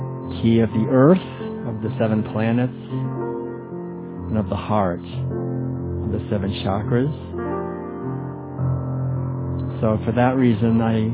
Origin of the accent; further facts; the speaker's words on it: New England, United States; I didn't realize that growing up in New England.